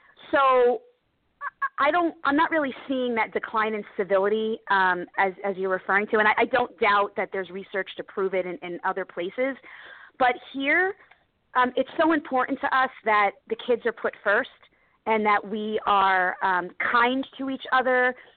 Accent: Hackensack, New Jersey, United States; I was born and raised in Hackensack as well

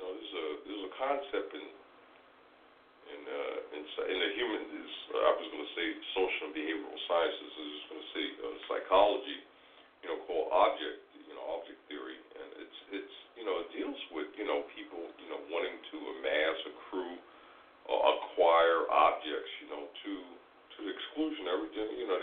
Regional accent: New York, United States; as a New Yorker, I'm not used to that in-your-face type racism

